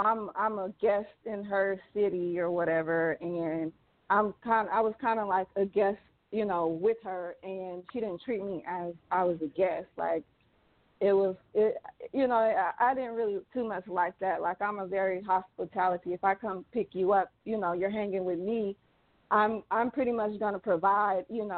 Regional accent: California, United States; now in Texas, United States; I'm actually in Texas and she's in California, but I'm originally from California.

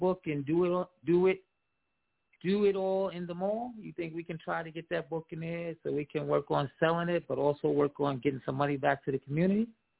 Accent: Brooklyn, New York, United States; now in Myrtle Beach, United States; And I'm Brooklyn, New York, by way to Myrtle Beach.

